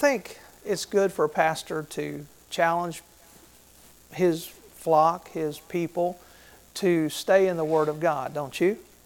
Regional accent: Florida, United States; I was from Florida, so I swam a lot in the ocean.

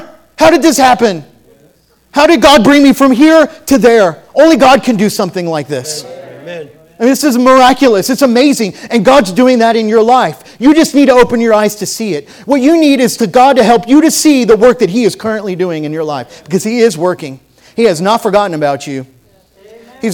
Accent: Oklahoma City, Oklahoma, United States; I was raised in Oklahoma City. I was a bus kid.

